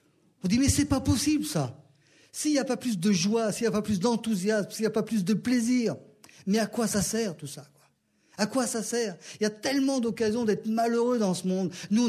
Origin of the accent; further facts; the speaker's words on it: France; Parce que je suis cocorico, je suis français avant tout.